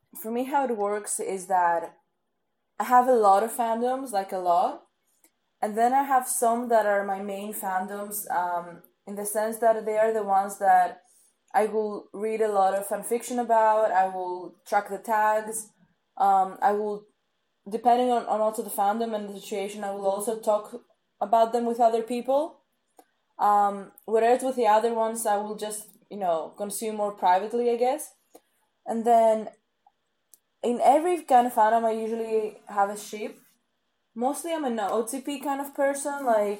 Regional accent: Greece; I'm from Greece. I just became 25 years old, so a quarter of the century.

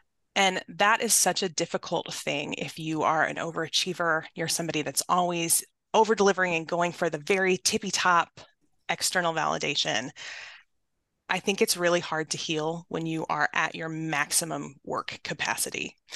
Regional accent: Midwest, United States; I grew up working class in the Midwest

